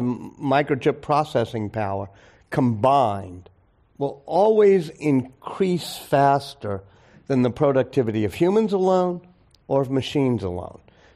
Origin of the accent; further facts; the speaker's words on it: New Orleans, Louisiana, United States; I plan to move back to my hometown of New Orleans.